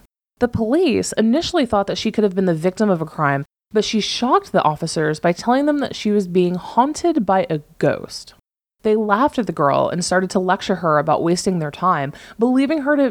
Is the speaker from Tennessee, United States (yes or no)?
yes; Nashville, Tennessee, United States; even though I was born and raised in Nashville.